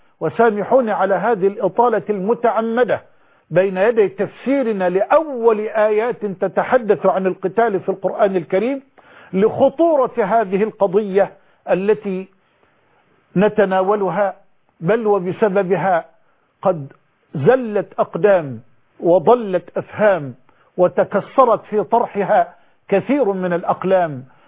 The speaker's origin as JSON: {"language": "Arabic", "country": "Egypt", "said": "بلادنا مصر"}